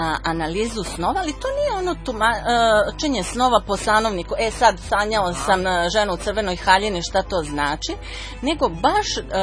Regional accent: Kragujevac, Šumadija, Serbia; also born or lived in Belgrade; moji prijatelji iz detinjstva su praktično ovde u Kragujevcu

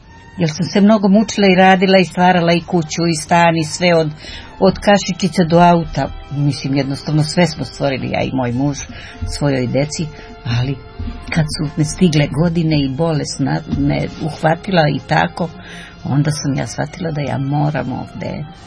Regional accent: Brezovac, Šumadija, Serbia; 44. godište, iz jednog sela kod Aranđelovca, Brezovca. Tu sam živela do udaje, posle sam otišla u grad u Aranđelovac

